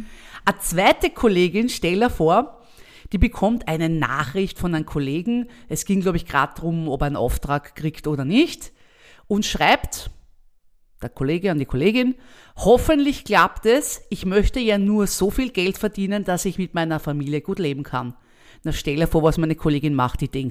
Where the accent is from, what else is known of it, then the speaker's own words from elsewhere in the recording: Austria; gerade bei uns in Österreich